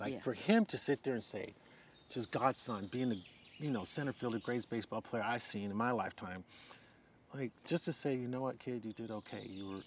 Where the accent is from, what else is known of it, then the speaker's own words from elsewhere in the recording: California, United States; I grew up in the Bay Area.